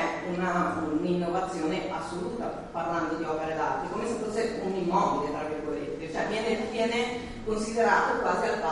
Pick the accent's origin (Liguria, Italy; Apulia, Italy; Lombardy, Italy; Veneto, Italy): Liguria, Italy; Genoa; Sono molto fiera del fatto da genovese